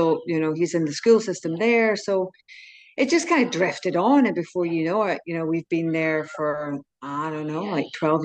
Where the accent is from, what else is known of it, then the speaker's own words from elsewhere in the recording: Glasgow, Scotland, United Kingdom; Like, I come from Glasgow